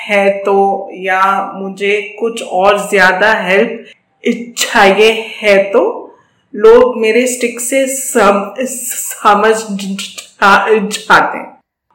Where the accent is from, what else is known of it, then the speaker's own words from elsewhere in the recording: Mangalore, Karnataka, India; मैं मैंगलोर से हूँ।